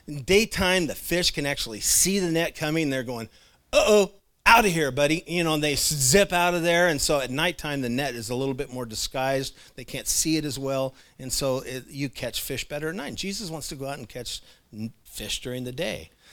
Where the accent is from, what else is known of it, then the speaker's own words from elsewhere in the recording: Clatskanie, Oregon, United States; Because when I grew up in Klaskanai, I was a good kid.